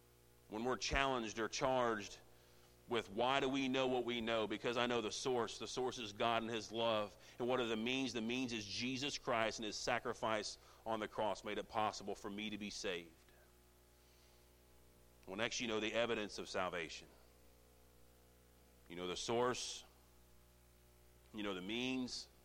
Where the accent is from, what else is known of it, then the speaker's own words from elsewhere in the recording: Indiana, United States; I'm from Indiana, we have cornfields and apple orchards. I think there's other things in Indiana, we have a lot of those, right?